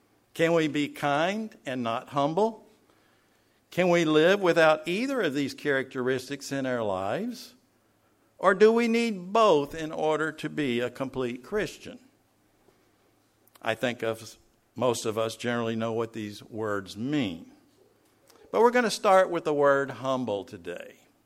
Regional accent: Tennessee, United States; Not the kind of music that I grew up with as a kid, growing up in East Tennessee

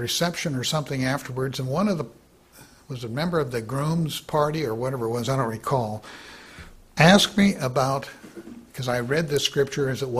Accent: Tigard, Oregon, United States; my next door buddy and friend that we grew up together in Tigard, Oregon, outside of Portland.

